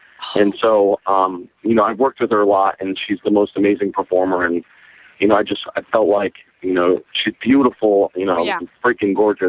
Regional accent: New Jersey, United States; moved away as an adult; also born or lived in New York City; now in Los Angeles, United States; when I moved to Los Angeles, I lived in New York City after I grew up in Jersey, and I moved to New York City, and then once I came to LA.

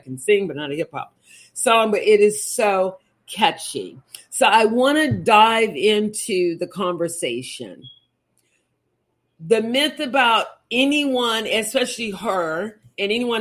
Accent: Texas, United States; Just so you know, Mama Duke, girl, I'm a Texan.

